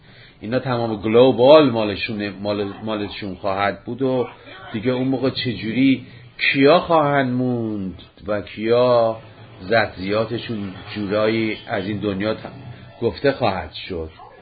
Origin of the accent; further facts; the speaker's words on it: Iran; من مثلا ایرانیم،